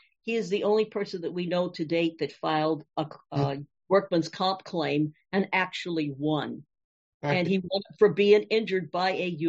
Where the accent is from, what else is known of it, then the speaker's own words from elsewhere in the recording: Grand Rapids, Michigan, United States; born there; I still have family there. I was born in Grand Rapids.